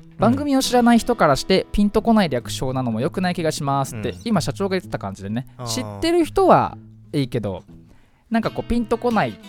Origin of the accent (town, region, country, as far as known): Fujisawa, Kanagawa, Japan